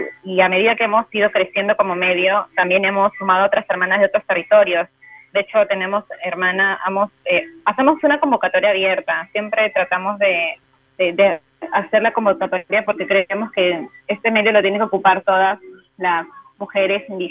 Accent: Peru; Bueno, yo soy de Perú

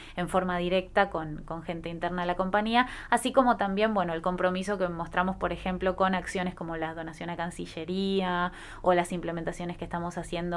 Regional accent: Argentina; de los cuales más del 80% somos argentinos.

